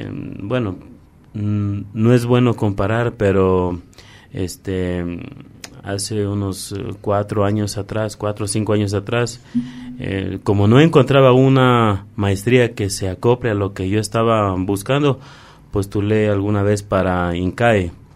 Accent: Loja, Ecuador; yo vengo de la provincia de Loja. Soy egresado de Ingeniería en Administración de Empresas de la Universidad Técnica Particular de Loja.

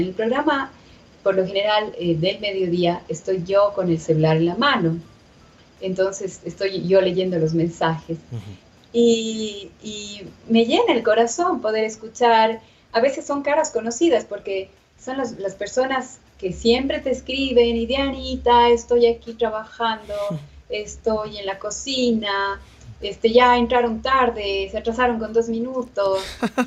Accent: Machala, El Oro, Ecuador; born there; Yo no soy de Cuenca. Yo nací en Machala. Mis abuelos son sarumeños, de Loja. Vivieron en Machala después. Mi mami también lojana, sarumeña.

